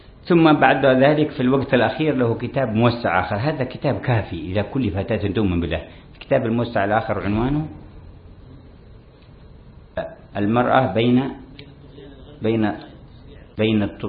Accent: India; وقال في قصة غريبة عندنا في الهند

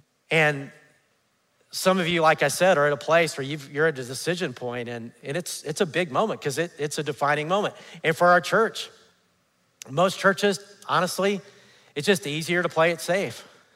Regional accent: Huntsville, Alabama, United States; I grew up in Huntsville, Alabama. We had the first ice hockey program in the South.

